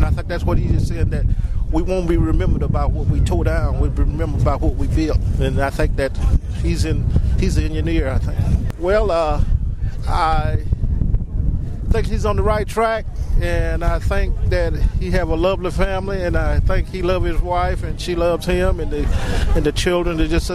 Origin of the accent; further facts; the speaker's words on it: Daleville, Alabama, United States; I'm from Daleville, Alabama, and I'm a veteran and I'm a civil servant